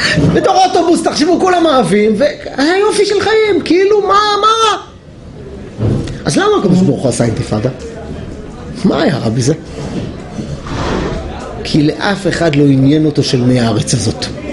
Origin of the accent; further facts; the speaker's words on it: Jerusalem, Jerusalem District, Israel; כי היינו ירושלמים, היינו הולכים טיולים בכל עוטף ירושלים.